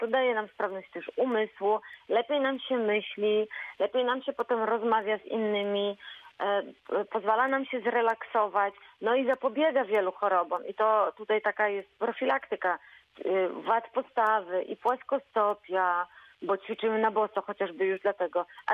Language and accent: Polish; Szprotawa, Lubusz Voivodeship, Poland; bo ja jestem ze Szprotawy i nie mogą przyjechać